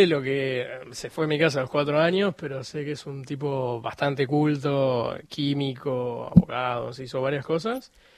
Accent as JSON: {"language": "Spanish", "region": "Buenos Aires", "country": "Argentina", "said": "nosotros somos de Pompeya"}